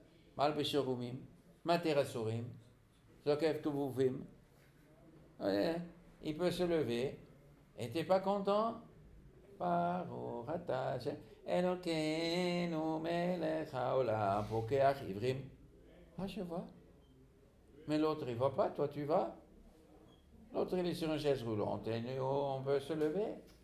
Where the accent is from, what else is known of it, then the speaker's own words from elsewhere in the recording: Tunisia; Chez nous, en Tunisie, on était contents.